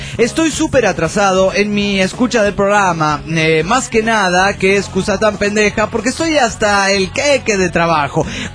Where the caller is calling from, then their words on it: Tandil, Buenos Aires Province, Argentina; Argentina.